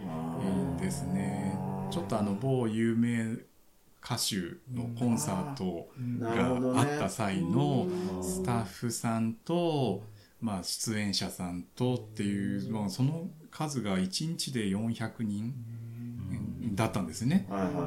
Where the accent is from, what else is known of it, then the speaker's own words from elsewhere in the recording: Mobara, Chiba, Japan; うちも僕千葉の茂原市っていう本当超ど田舎の出身なんですけど